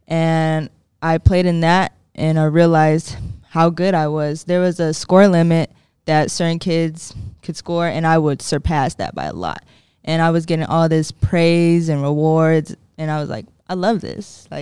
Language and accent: English; Austin, Texas, United States; born there; I'm from Austin, Texas, originally born. Not really raised, but born. And I'm back there now.